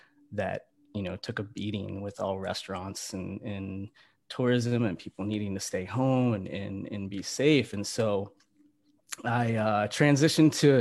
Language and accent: English; East Coast, United States; born or raised there